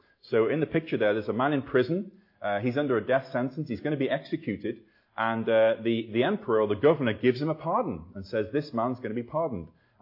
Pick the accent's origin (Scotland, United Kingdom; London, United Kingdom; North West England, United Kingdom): North West England, United Kingdom; Liverpool; I come from Liverpool. I've had speech therapy, in case you're not sure about the accent.